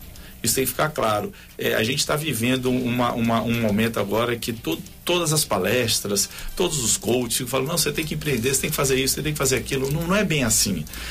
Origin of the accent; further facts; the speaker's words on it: Itabuna, Bahia, Brazil; now in Espírito Santo, Brazil; Eu estou aqui há 30 anos, eu sou de Itabuna, né, e estou aqui há 30 anos.